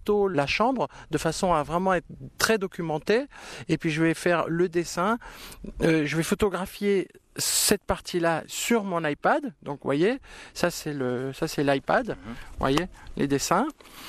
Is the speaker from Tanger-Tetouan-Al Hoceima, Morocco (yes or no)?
yes; Al Hoceima, Tanger-Tetouan-Al Hoceima, Morocco; also born or lived in Tangier; Je suis né au Maroc, il y a un paquet d'années déjà, en 65. Et je suis né à Al-Hoceima, dans le nord, donc je suis riffin. Et j'ai passé 7 ans à Al-Hoceima et j'ai passé ensuite 7 ans à Tanger.